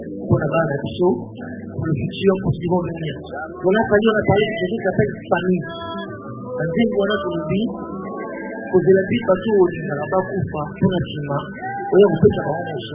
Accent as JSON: {"language": "French", "country": "DR Congo", "said": "je suis congolais"}